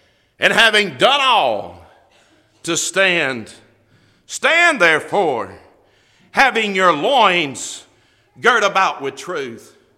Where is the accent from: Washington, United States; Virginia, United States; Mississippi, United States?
Mississippi, United States; I grew up in North Mississippi, and we used to ride four-wheelers on some warehouser land where they would cut timber.